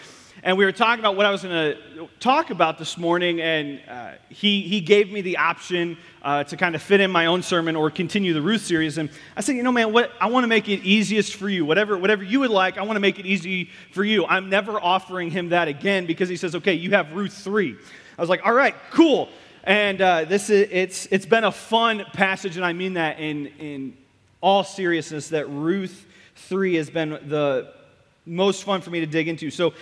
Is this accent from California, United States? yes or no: no; Kendallville, Indiana, United States; But I was born and raised in Kendallville.